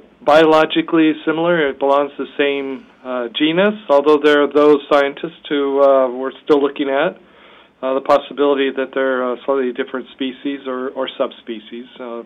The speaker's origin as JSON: {"language": "English", "region": "Oregon", "country": "United States", "said": "And so when I travel around the world to say I'm from Oregon, we have hemp"}